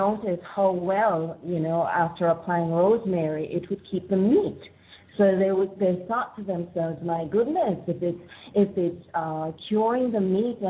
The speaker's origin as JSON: {"language": "English", "country": "Jamaica", "said": "I'm from Jamaica, and in Jamaica, we don't have a CVS or a Walgreens on every corner of the street."}